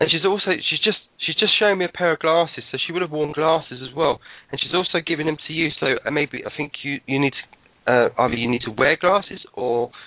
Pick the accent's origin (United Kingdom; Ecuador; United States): United Kingdom; England; now in Wales; Now, I'm English and I live in Wales